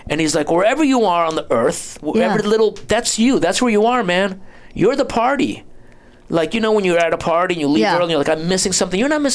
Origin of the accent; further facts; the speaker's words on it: New Jersey, United States; Before coming here, but I grew up in New Jersey, so I was missing New Jersey.